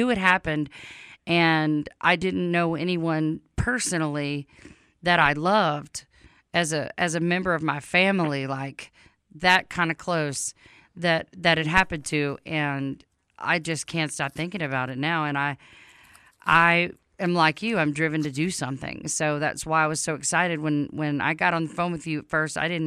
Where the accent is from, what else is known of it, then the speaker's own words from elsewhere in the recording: Louisiana, United States; But I'm from Louisiana.